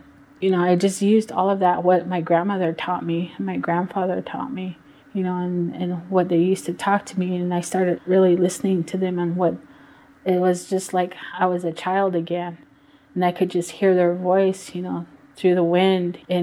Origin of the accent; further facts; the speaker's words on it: Howell Mesa, Arizona, United States; also born or lived in Redlands, California; And I was born in Redlands, California, and was raised in Howell Mesa, Arizona.